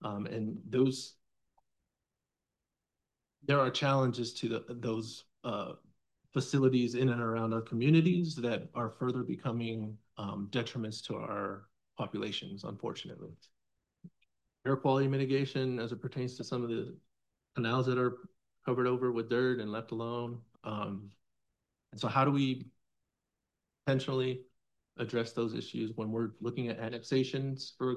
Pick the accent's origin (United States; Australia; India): United States; El Centro, California; now in Imperial, United States; I live in Imperial. I was born and raised in El Centro. And I've seen the growth.